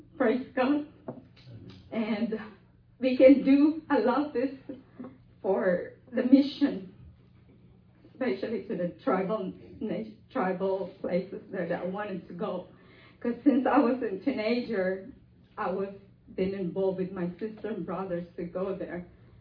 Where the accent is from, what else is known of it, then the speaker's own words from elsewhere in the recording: Philippines; I'm from originally from the Philippines.